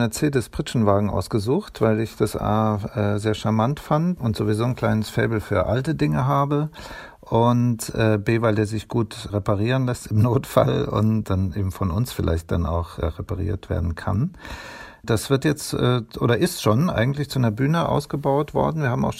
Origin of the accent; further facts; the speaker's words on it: West Germany, Germany; Das habe ich als Westdeutscher auch gleich empfunden.